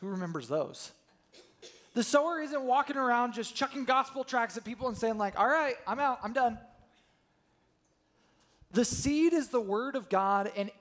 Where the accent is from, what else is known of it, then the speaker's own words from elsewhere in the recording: Colorado, United States; But growing up in Colorado, there was wheat fields everywhere, like all over the place.